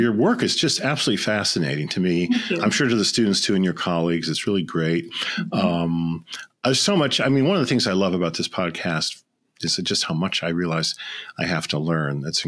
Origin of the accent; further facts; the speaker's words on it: Chicago, Illinois, United States; I grew up kind of in Chicago. We met in Boston, but that was culture shock enough.